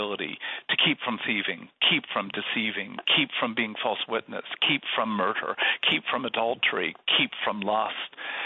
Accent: Seattle, Washington, United States; Now, I'm from Seattle, so we are known across the country as weather wimps.

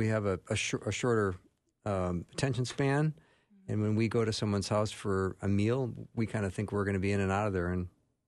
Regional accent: United States; I'm an American

